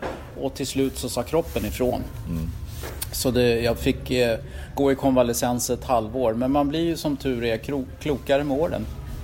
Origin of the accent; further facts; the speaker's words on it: Stockholm, Stockholm County, Sweden; Jag var ju från Rågsved, förortskille